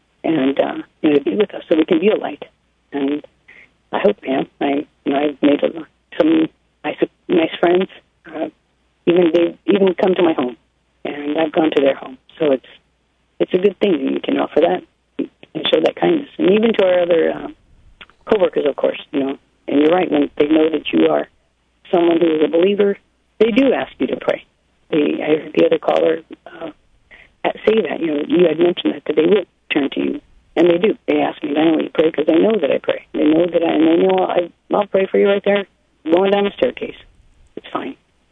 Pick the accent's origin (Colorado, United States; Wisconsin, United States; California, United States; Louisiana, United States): California, United States; Oxnard; Yes, I'm from Oxnard, California.